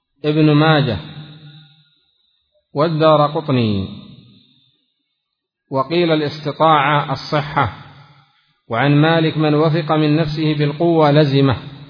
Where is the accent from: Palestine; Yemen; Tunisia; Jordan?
Yemen; Aden; وخاصة عندنا في عدن المطار يغلق شهرين ويفتح 3 أيام وهكذا.